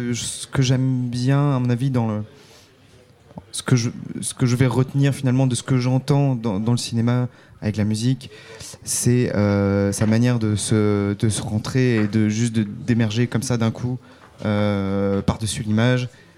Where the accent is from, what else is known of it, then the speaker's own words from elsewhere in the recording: Morlaix, Brittany, France; now in Belgium; Je suis originaire de Morlaix.